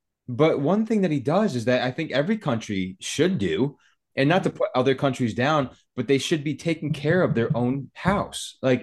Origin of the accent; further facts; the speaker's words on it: England, United Kingdom; hey, I'm here now. You speak my language. I'm English. Speak English to me.